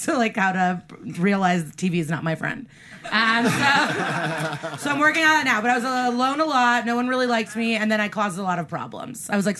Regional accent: Chicago, Illinois, United States; Chicago. So I grew up in the Chicago suburbs, okay.

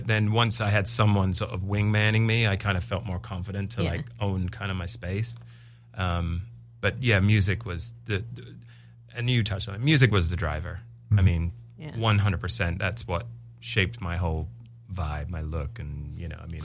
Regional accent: United Kingdom; I'm English. They're English. He's my uncle.

